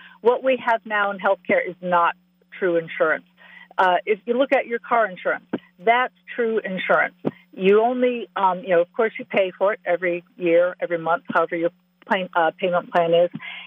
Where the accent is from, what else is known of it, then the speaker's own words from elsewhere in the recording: Grayslake, Illinois, United States; moved away as an adult; also born or lived in Libertyville; Ironically, I was born in a city called Libertyville, so that was very fitting. But I grew up in Grays Lake, so we're neighbors.